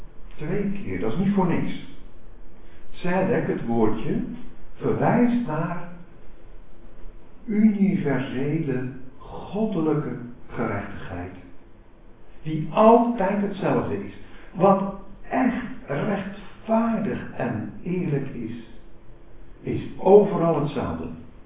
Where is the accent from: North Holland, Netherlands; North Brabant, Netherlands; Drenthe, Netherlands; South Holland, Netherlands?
South Holland, Netherlands; Leiden; Leiden waar ik opgegroeid ben